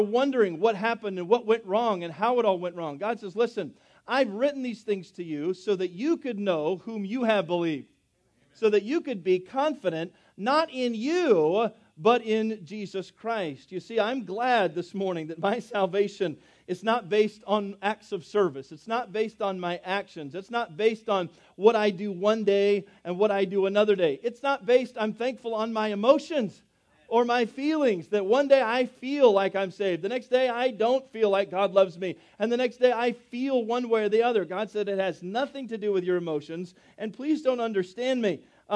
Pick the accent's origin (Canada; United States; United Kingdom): United States; because I'm a Baptist or because I'm a … or because I'm white or because I'm an American.